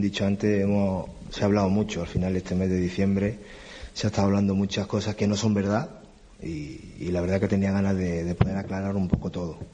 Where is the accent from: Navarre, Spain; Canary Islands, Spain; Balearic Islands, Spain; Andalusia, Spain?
Andalusia, Spain; Málaga; al que más le dolería es a mí, porque soy malagueño.